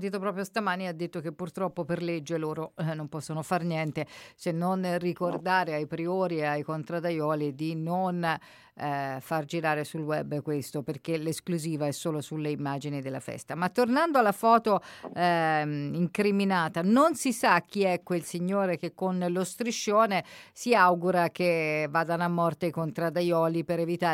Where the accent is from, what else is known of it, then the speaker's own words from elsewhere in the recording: Siena, Tuscany, Italy; sia come senese e contradaiolo